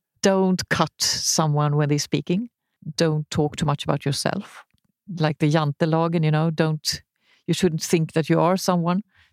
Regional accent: India; moved away as an adult; now in Sweden; Yeah, I came here with my wife. We came from India because she got a job in Karolinska Institutet.

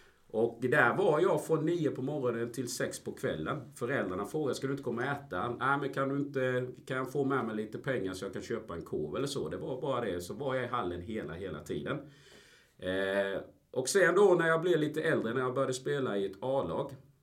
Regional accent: Ingelstad, Kronoberg County, Sweden; also born or lived in Colombia; Jag är en smålänning kan man väl säga. Jag kommer från Ingelstad, en liten by utanför Växjö, 2 mil. Om jag ska börja från början rejält så är jag ju från Colombia, jag är adopterad. Jag kom hit till Sverige när jag var 5 år.

